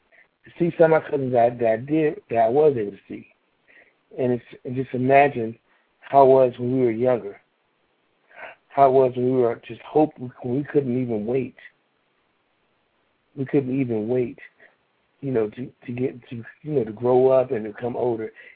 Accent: Washington, District of Columbia, United States; I'm from my hometown, Washington, D.C.

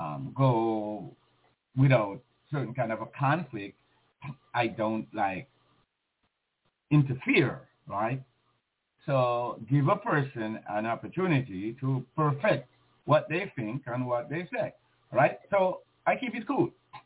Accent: Jamaica; I grew up in Jamaica

